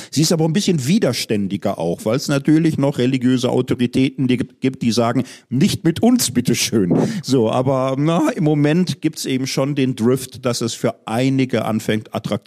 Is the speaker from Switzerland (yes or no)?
no; Germany; Ich komme ja aus Deutschland, man hört's.